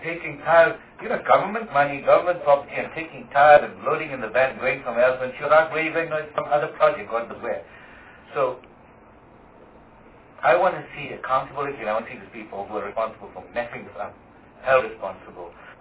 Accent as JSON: {"language": "English", "country": "South Africa", "said": "But sometimes you've got to think as a South African citizen, you know."}